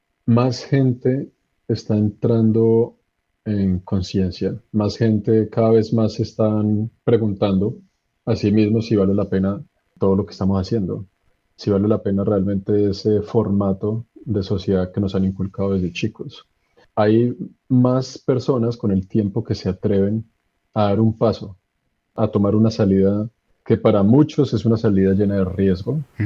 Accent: Bogotá, Colombia; mi mamá es colombiana, mi familia por parte de mamá todos son colombianos. Yo crecí en Colombia, entonces me siento más colombiano y pues más bogotano que un ajiaco.

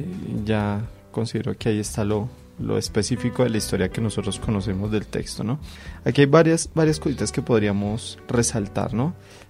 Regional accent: Colombia; los colombianos, en este proceso en el que estamos, tenemos que saber que somos colombianos todos

